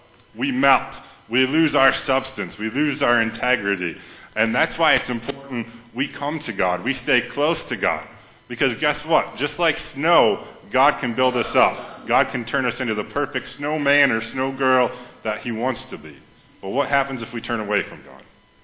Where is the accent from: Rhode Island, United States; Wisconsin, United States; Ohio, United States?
Wisconsin, United States; So I thought, since I'm from Wisconsin, we love snow.